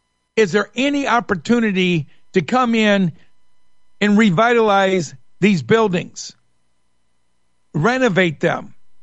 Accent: Michigan, United States; Born and raised in Michigan, never heard of this happening.

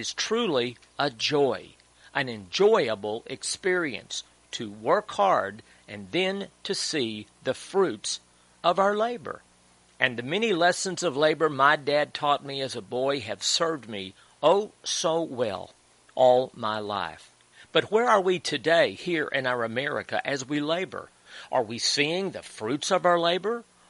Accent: Texas, United States; As a young boy growing up in Texas, my dad taught me the importance and the joy of laboring.

